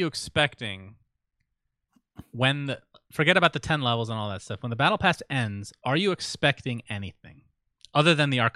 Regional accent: Saudi Arabia; I mean, I was born in Saudi Arabia, Sindarin. I know what it can be like over there. It definitely has its challenges. It was kind of scary for me growing up to some degree

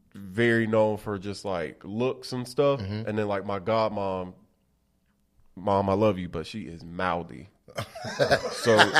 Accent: Waldo, Florida, United States; I grew up in Waldo, Florida.

